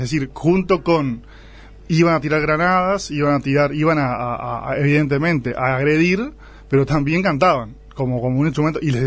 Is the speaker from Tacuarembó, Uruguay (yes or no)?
no; Mercedes, Soriano, Uruguay; now in Carmelo, Uruguay; De Mercedes, aunque de Mercedes. Vivo actualmente en Carmelo.